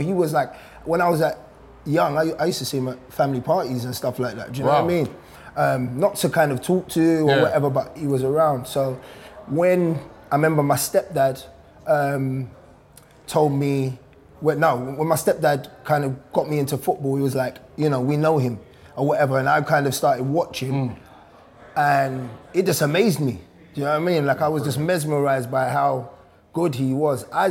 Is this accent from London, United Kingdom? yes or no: yes; Peckham, London, United Kingdom; So I grew up in Peckham originally.